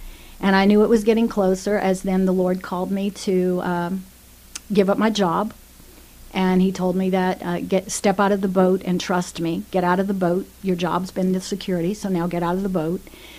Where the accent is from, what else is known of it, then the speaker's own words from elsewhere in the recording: New Orleans, Louisiana, United States; I grew up in New Orleans. My parents were just kind, good, moral people.